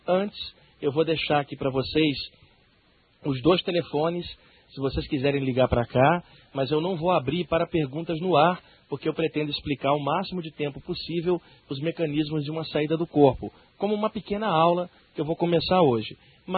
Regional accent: Rio de Janeiro, Brazil; moved away as an adult; now in São Paulo, Brazil; eu tenho atualmente 42 anos. Eu sou carioca, moro em São Paulo desde 1989.

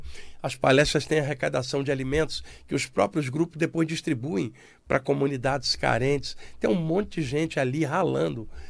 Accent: Duque de Caxias, Rio de Janeiro, Brazil; uma senhora negra que morava em frente à minha casa, na Vila São José, em Duque de Caxias, onde eu cresci.

